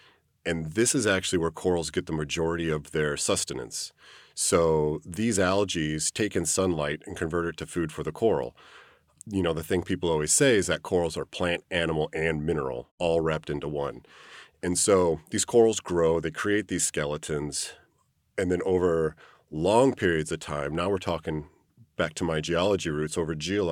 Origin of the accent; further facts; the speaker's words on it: Omaha, Nebraska, United States; I'm originally from Omaha, Nebraska, so, you know, obviously I went into marine biology being from the middle of the United States.